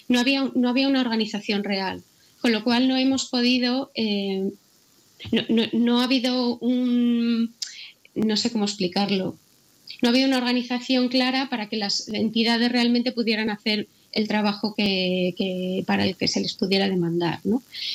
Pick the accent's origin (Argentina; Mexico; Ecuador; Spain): Spain; León, Castile and León; now in Madrid, Spain; para las personas como yo, que soy de León y estoy acostumbrada al frío y a la nieve